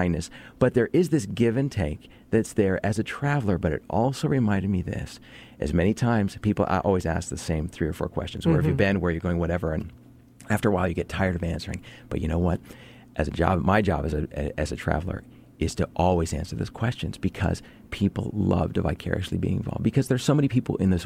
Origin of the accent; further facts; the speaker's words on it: West Coast, United States; because I'm from the West Coast, and when it rains, it just kind of, you know, drizzles a bit.